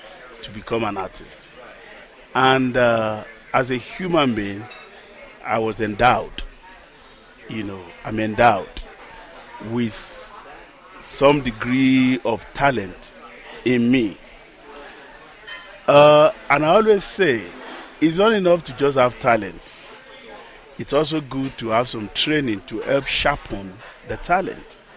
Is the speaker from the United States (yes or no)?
no; Ile Ife, Osun, Nigeria; Well, Ile Ife, my hometown, is the cradle of the Yoruba race.